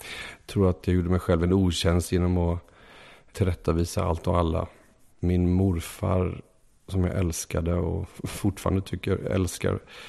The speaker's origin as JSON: {"language": "Swedish", "town": "Gothenburg", "region": "Västra Götaland County", "country": "Sweden", "said": "Så kan jag alltid liksom säga att jag är från Göteborg, så att jag vet inte riktigt vart jag ska."}